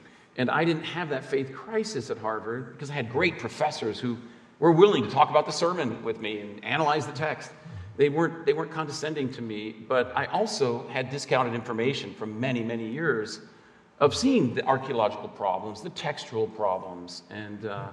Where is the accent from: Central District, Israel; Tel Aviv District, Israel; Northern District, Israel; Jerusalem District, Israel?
Jerusalem District, Israel; Jerusalem; growing up in Jerusalem with Israelis and Palestinians, speaking Hebrew and Arabic, I mean, we all knew who the other person was. So I'm a Christian